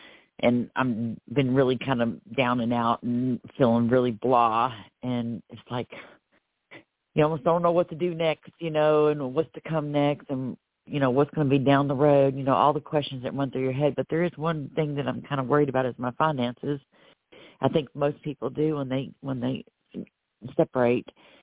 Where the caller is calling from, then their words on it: Florida, United States; I'm calling from Florida.